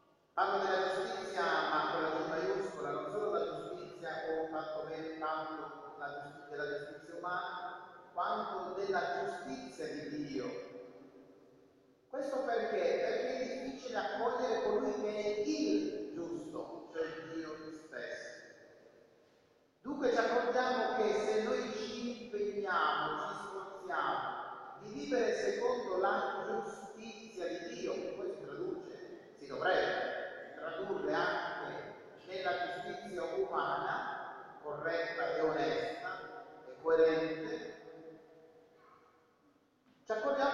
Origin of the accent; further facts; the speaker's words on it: Palermo, Sicily, Italy; io sono palermitano e quindi cito quello.